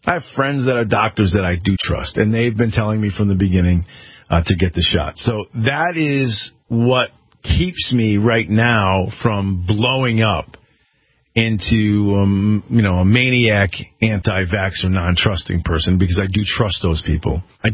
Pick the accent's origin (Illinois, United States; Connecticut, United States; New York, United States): Connecticut, United States; the suits in Washington or here in my home state of Hartford, what they tell me.